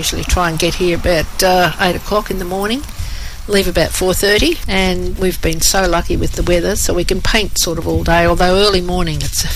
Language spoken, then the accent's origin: English; Echuca, Victoria, Australia; I'm from the big town of Echuca, just up the road, which makes it really easy for me to get here in the morning and leave in the afternoon.